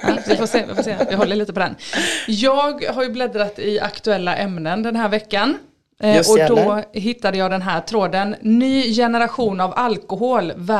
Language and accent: Swedish; Sweden; Jag är väldigt svensk och nationell på det sättet.